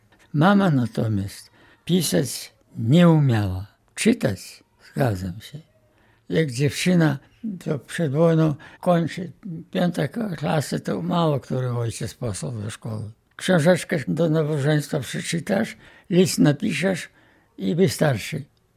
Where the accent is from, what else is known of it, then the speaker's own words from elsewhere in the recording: Dąbrowa Białostocka, Podlaskie Voivodeship, Poland; also born or lived in Jesionówka; No ja urodziłem się we wsi Jesionówka … matki Emilii. Do szkoły poszedłem podstawowej tu w Dąbrowie.